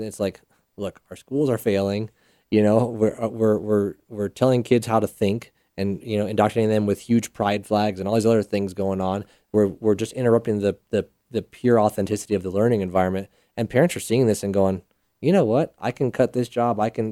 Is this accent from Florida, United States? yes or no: no; Colorado Springs, Colorado, United States; Born and raised here in Colorado Springs. I grew up in the Village 7 area. I own a house by UCCS in the Cragmore neighborhood, and taught. I graduated from D11 schools.